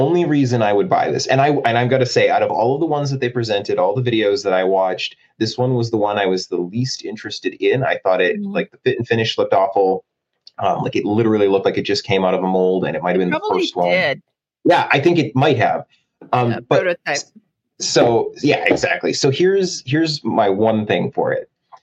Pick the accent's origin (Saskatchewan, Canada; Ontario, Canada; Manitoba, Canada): Saskatchewan, Canada; I grew up in Saskatchewan, I'm from the prairies